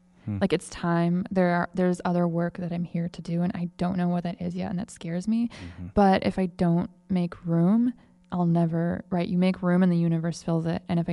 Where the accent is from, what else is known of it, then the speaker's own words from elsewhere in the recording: Port Huron, Michigan, United States; But southeastern Michigan, a small town of about 30,000 people called Port Huron. It's the boyhood home of Thomas Edison.